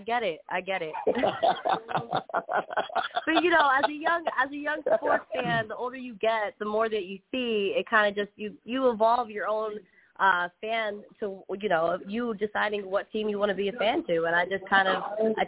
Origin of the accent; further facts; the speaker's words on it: Philadelphia, Pennsylvania, United States; now in Florida, United States; So I was born in Philadelphia, so I was an Eagles fan as a kid growing up.